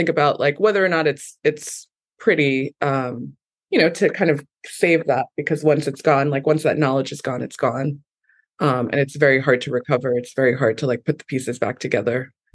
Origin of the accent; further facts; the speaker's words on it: New York, United States; I mean, I grew up in New York and I got priced out.